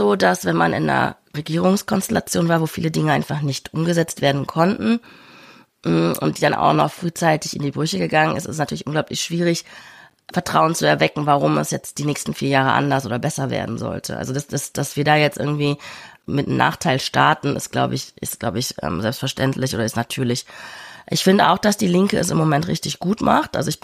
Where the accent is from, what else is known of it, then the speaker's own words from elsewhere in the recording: Rhineland, Germany; für mich als Rheinländerin